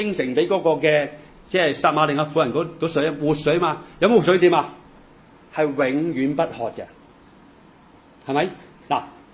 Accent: China; 如果我哋中国人可能系祠堂啦

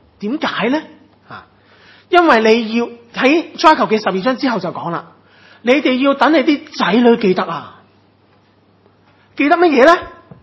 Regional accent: China; 我们中国人都有很多节的嘛

